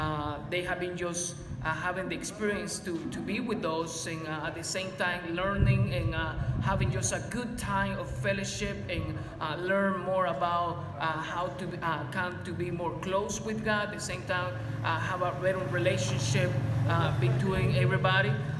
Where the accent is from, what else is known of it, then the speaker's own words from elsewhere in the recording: Guatemala; here from Guatemala.